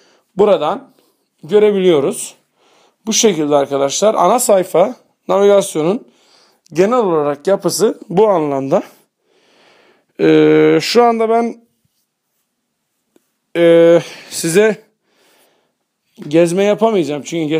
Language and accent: Turkish; Beyoğlu, Kahramanmaraş, Turkey; Beyoğlu benim memleketim.